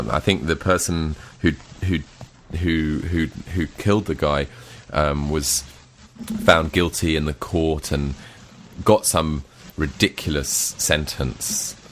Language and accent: English; England, United Kingdom; Whereas in London, we're a little bit more, you know, body conscious, and the nudity is like, we're terribly English.